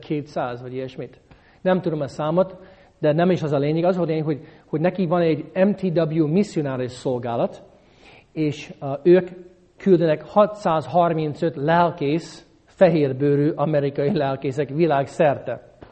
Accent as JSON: {"language": "Hungarian", "country": "Hungary", "said": "amikor ők hallották, hogy én magyar vagyok"}